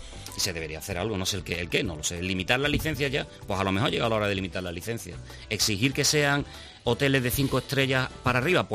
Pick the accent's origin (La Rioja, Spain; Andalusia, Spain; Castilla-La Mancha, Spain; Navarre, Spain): Andalusia, Spain; Seville; nací y me crié en el barrio del Porvenir.